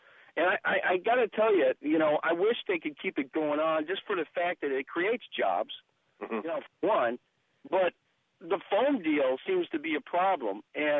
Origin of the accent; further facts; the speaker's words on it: Lancaster, California, United States; I grew up with it. I'm originally from Lancaster, California.